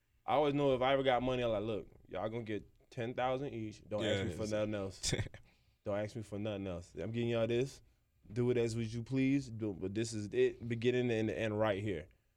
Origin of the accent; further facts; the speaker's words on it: Jamaica; You know, I'm a Jamaican, so we used to walking everywhere.